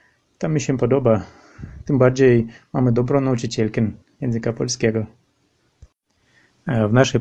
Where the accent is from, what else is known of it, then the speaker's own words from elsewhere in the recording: Russia; Polish is a second language; Mieszkam w Abakanie, w Republice Chakasii. Jestem Rosjaninem polskiego pochodzenia.